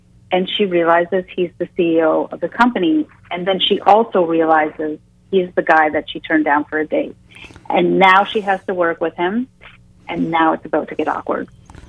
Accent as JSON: {"language": "English", "town": "St. Catharines", "region": "Ontario", "country": "Canada", "tie": "born there", "said": "I was born in St. Catharines, which is in like close to Niagara at the border, and it's about 130,000 people. But I live in a smaller town now, in outside of Toronto."}